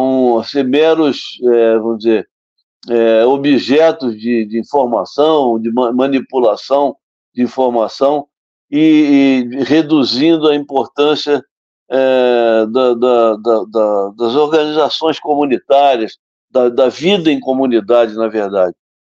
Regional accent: Santa Isabel do Rio Preto, Rio de Janeiro, Brazil; born there; lá na minha cidade, onde eu nasci, no interior, lá em Santa Isabel do Rio Preto, que é um lugarejo, é um distrito de Valença

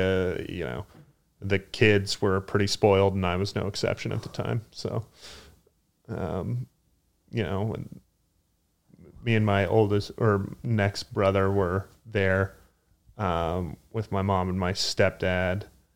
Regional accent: Loveland, Colorado, United States; also born or lived in Boulder; I was in a, like a smaller school in my original home, in my hometown called Loveland, Colorado.

